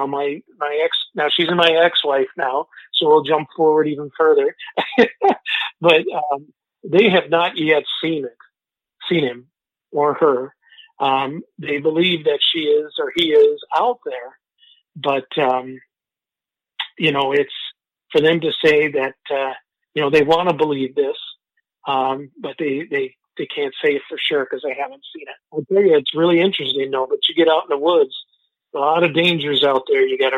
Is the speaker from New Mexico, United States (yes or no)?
no; Bemidji, Minnesota, United States; now in Otsego, United States; I'm from Bemidji. I live now in Otsego, Minnesota, down by Minneapolis